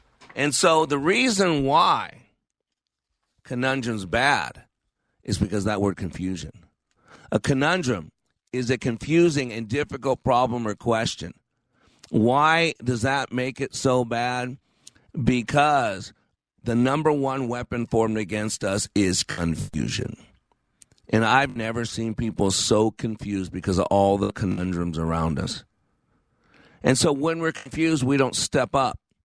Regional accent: Texas, United States; However, I'm a Texan.

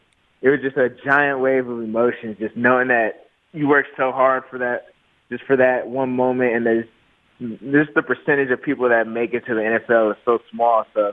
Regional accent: California, United States; And I'm from Southern California, so it was always a big old rivalry of, oh, SoCal has better athletes, NorCal is better in food

